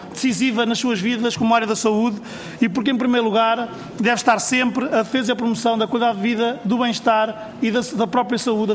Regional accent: Pombal, Leiria, Portugal; da população da ilha, do Conselho de Pombal, de onde eu sou natural

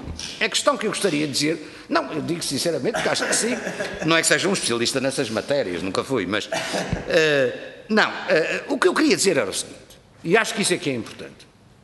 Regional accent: Madeira, Portugal; Eu estou à vontade para falar como madeirense, porque na Madeira já não há paraísos fiscais.

